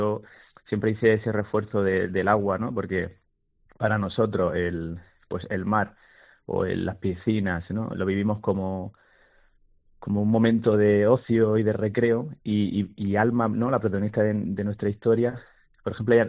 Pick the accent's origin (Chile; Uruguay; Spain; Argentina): Spain; Motril, Andalusia; yo soy de Motril y ahí estamos, ¿no?, muy cerquita del Mediterráneo